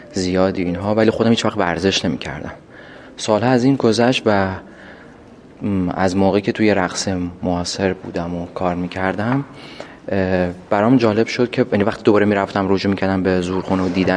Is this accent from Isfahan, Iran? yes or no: yes; Kashan, Isfahan, Iran; انگیزه اصلی منم از اینجای بود که من اصالتا کاشانیم